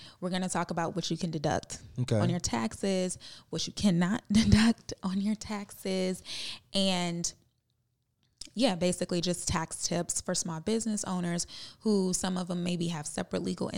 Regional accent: Detroit, Michigan, United States; I'm from Detroit. And so I saw family members who worked for the plants, the car plants for years and years and years.

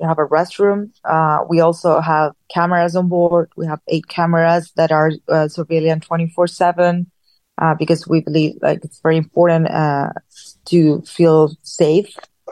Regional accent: Argentina; As I mentioned before, I'm from Argentina. I was born and raised there.

